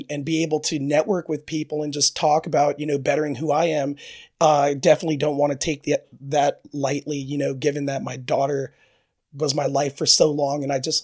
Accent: Spring Valley, California, United States; I grew up in East County, Spring Valley, California.

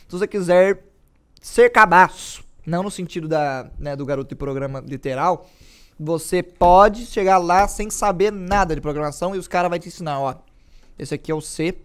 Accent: Angola; Eu sou angolano.

